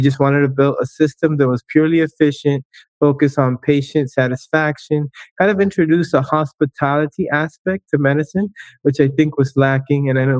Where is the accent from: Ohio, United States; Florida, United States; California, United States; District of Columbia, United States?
Florida, United States; Miami; I was born and raised in Miami.